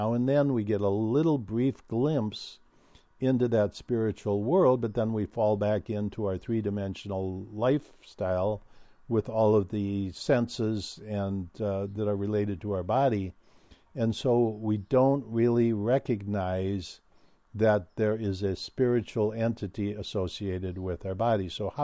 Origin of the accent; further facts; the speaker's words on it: Minnesota, United States; as a kid, I grew up in Minnesota. I was born up on the Canadian border and then grew up in southern Minnesota, but always loved the North Woods.